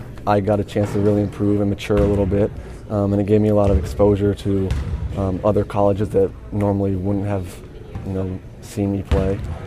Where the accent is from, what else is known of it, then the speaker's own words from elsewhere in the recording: Salt Lake City, Utah, United States; growing up in Salt Lake City, I was a huge Jazz fan as a kid